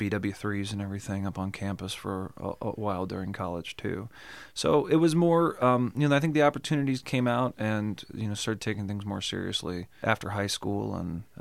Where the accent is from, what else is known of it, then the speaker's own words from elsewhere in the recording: Englewood, Ohio, United States; Well, I grew up in the Englewood Clayton area.